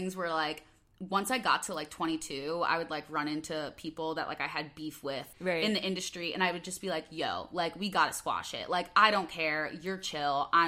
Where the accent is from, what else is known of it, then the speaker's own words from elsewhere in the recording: Midwest, United States; accent: Midwest; I would have like one drink, and then like my Midwest accent would come back out.